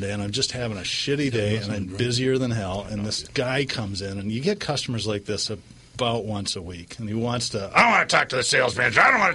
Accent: Lexington, Massachusetts, United States; also born or lived in Pawtucket; Well, I was born in Pawtucket, grew up in Lexington, spent all my summers in Rockland.

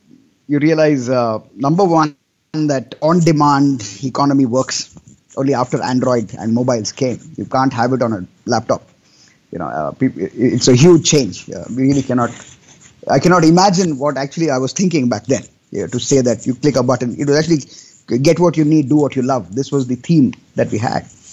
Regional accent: Bangalore, Karnataka, India; also born or lived in Uttar Pradesh; I'm Bangalorean, right? I moved from Bangalore, did my engineering in UP.

